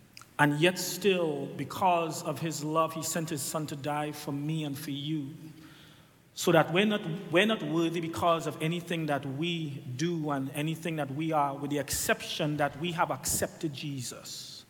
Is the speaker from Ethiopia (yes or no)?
no; Trinidad & Tobago; now in United States; But before I came to the U.S., I was an island boy. I'm still an island boy, but I'm from Trinidad and Tobago.